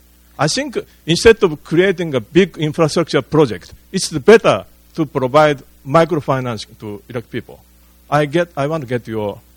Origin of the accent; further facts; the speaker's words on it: Kyoto, Japan; English is a second language; I'm a former visiting fellow of Brookings. I come from Kyoto, Japan.